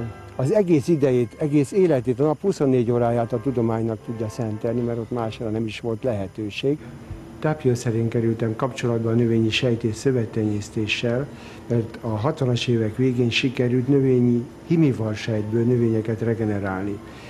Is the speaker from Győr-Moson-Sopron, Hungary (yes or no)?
yes; Győr, Győr-Moson-Sopron, Hungary; born there; januárjában születtem, nagyon rossz kor, amikor a II. Világháború frontja éppen Győröt vonul keresztül.